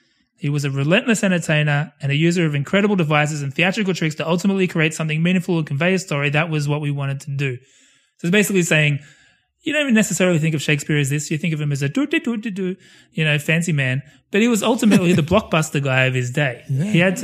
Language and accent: English; Australia; And I was, as an Australian, I remember being like proud of like, yeah, we're taking on the world.